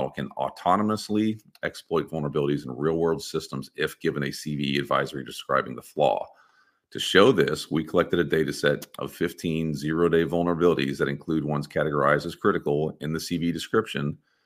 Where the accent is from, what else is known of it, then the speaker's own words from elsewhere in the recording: Texas, United States; which I'm from Texas, and that's in the panhandle.